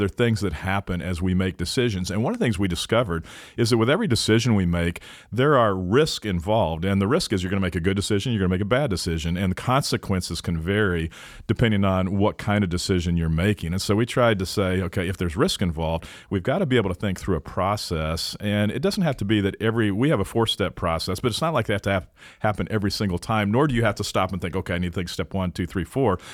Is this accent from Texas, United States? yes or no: yes; Dallas, Texas, United States; we grew up in the Texas area, and I was from Dallas, Ruth was from Houston.